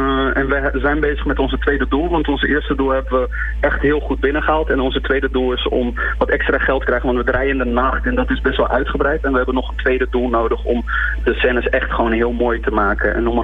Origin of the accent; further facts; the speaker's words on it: Rotterdam, South Holland, Netherlands; ik ben opgegroeid in Spangen en ik ben eigenlijk op een veel te late leeftijd erachter gekomen dat je film kan studeren.